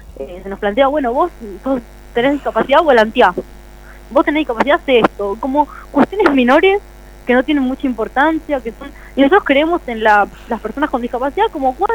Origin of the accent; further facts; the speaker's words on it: Buenos Aires Province, Argentina; que es conurbano bonaerense porque no somos porteños.